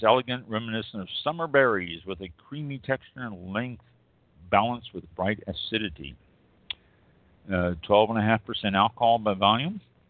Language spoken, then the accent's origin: English; Kansas City, Missouri, United States; And the reason I'm concerned, obviously, I'm from Kansas City.